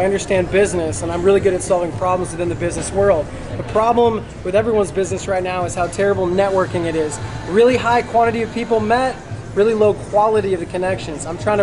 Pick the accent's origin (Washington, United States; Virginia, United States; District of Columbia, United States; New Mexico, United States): Washington, United States; Seattle; I'm from Seattle, Washington. Went to school on the East Coast.